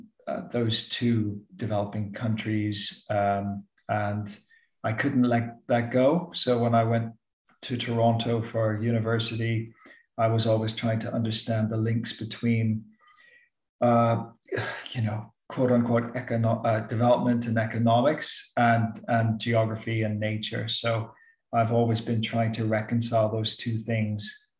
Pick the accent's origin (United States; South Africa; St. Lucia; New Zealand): St. Lucia; also born or lived in Costa Rica; I think it was influenced by growing up in St. Lucia and Costa Rica.